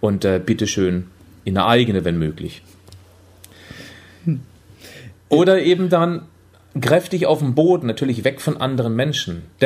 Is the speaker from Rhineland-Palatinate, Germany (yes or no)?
no; Freiburg, Baden-Württemberg, Germany; now in Hamburg, Germany; Hier in Hamburg bekommt man sehr wenig Sonne ab. Ich komme ja ursprünglich aus Freiburg, der sonnigsten Region Deutschlands.